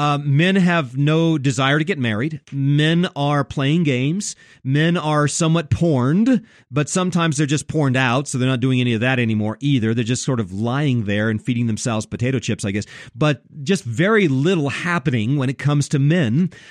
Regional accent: Japan; When I grew up in Japan, I was just a kid in Japan

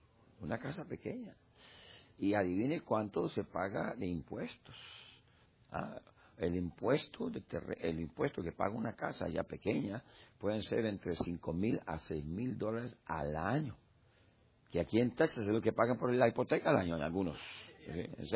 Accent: Costa Rica; now in New York, United States; yo soy de Costa Rica y la gente se... ¿Pero usted no habla como tico? Sí, pero yo soy de Costa Rica.

